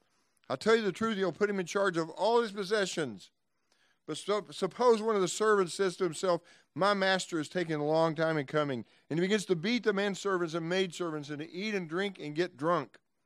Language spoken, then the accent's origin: English; Texas, United States; I came from Texas, you know. You didn't do that there, you know.